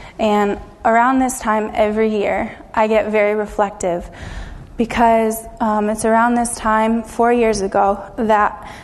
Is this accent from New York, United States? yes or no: yes; Elmira, New York, United States; I am originally from Elmira, New York, born and raised.